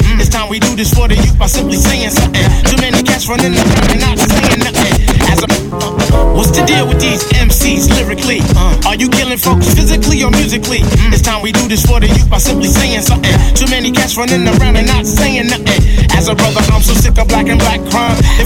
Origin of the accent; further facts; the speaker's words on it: St. Albans, New York, United States; Queens represent every day, all day. One love to Laurel Tutton, better known as LA. I'm from St. Albans, son, not too far from Goujang.